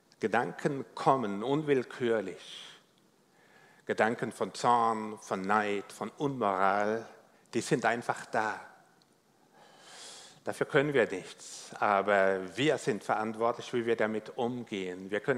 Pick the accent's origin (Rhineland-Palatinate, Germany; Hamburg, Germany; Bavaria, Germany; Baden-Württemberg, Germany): Rhineland-Palatinate, Germany; bin Pfälzer, von daher wundert sich nicht, dass mein Dialekt etwas anders ist.